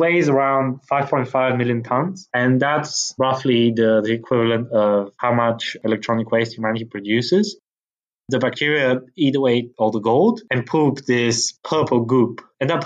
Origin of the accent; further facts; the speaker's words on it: Bulgaria; it's a weird one, I guess. Actually, I was born and raised in Bulgaria